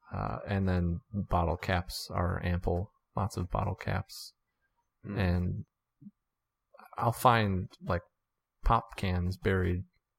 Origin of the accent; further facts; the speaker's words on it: Illinois, United States; I'm from Illinois. We didn't get that much for our cans.